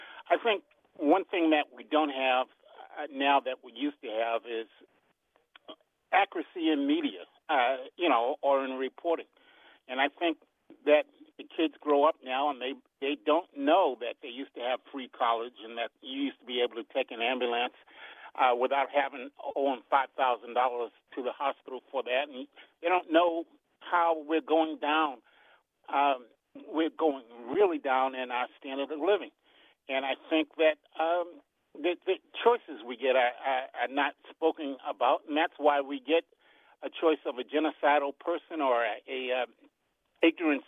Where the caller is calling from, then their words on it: Upper Marlboro, Maryland, United States; from Upper Marlboro, Maryland.